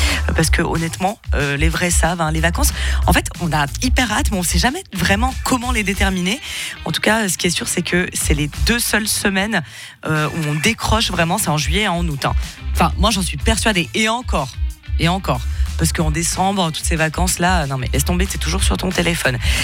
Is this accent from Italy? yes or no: no; Switzerland; plus de 60% des Suisses qui préfèrent rester chez nous, en Suisse, pendant les vacances